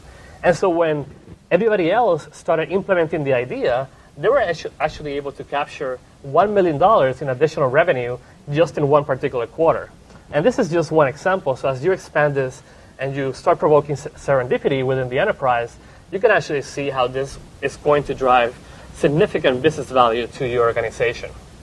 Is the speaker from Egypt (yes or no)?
no; Puerto Rico; I'm from Puerto Rico, by the way.